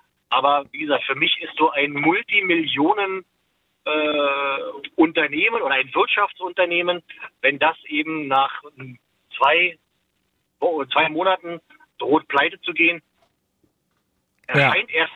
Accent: Berlin, Germany; Als Köpenicker ist es natürlich dann auch Union. Also als Berliner muss man ja nicht zwangsläufig Hertha-Fan sein.

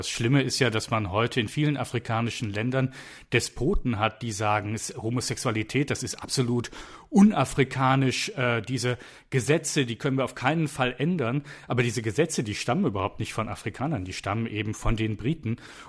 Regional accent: Cologne, North Rhine-Westphalia, Germany; ich bin Kölner, ich kenne den Kölner Karneval

